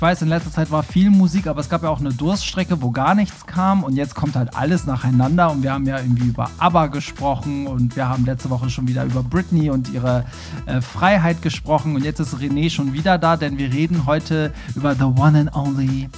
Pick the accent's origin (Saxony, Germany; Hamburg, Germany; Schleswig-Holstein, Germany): Hamburg, Germany; Ich komme ja auch aus Hamburg-Bramfeld. Also wir haben die gleichen Roots. Sie ist halbe Perserin, ich bin ganze Perserin.